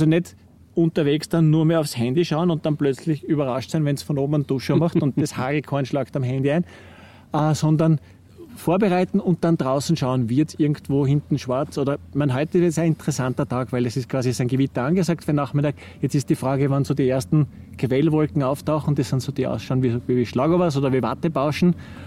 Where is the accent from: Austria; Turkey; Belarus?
Austria; Stockerau, Lower Austria; Ski-Expressfahrt hat das bei uns in Stockerau geheißen.